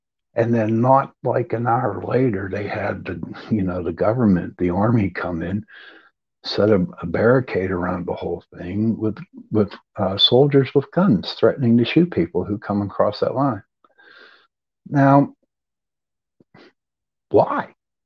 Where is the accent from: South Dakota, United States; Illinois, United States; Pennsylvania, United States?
Pennsylvania, United States; I'm from Pennsylvania. And we have a little town called Kecksburg.